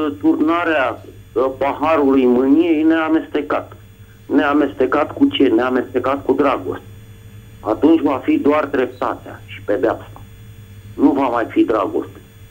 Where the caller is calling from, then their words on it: Bucharest, Romania; din București